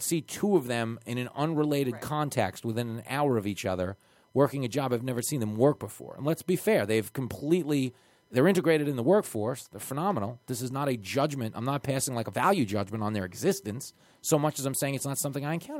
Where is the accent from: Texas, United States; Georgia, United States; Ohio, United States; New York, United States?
New York, United States; Levittown; I grew up in Levittown.